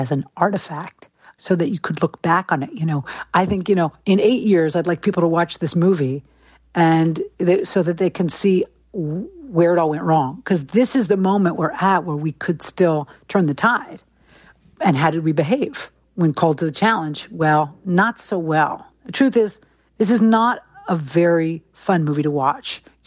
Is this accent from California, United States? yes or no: yes; San Francisco, California, United States; now in Manhattan, United States; I'm from San Francisco. I live in Manhattan.